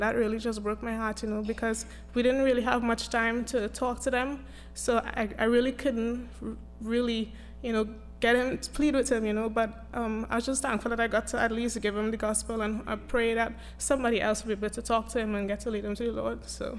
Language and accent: English; Trinidad & Tobago; I'm from Trinidad.